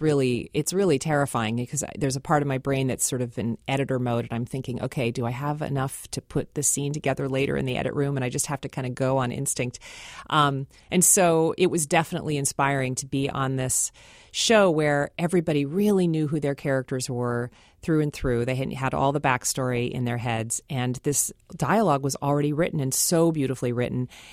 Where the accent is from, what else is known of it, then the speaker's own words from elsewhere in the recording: Seattle, Washington, United States; having been raised as a Seattleite, growing up in Seattle and seeing films like Say Anything and Sleepless in Seattle that get the geography wrong